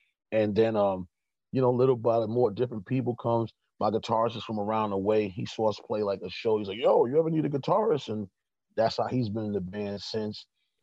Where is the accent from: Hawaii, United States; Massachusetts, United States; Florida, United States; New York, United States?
New York, United States; Corona; I'm from Corona, so like I grew up listening to bachata, merengue, funk, hip hop, all that shit.